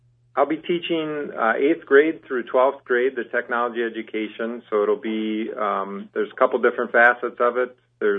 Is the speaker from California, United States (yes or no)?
no; Marshfield, Wisconsin, United States; born there; I was born down in Marshfield. My parents were in the Armondale area at that time. My dad was in education, a teacher there. We moved around a little bit with his career.